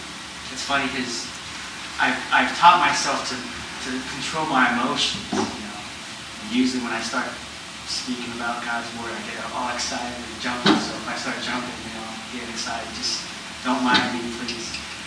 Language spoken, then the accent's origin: English; El Paso, Texas, United States; born there; But I was born in El Paso, Texas. My parents met in Germany.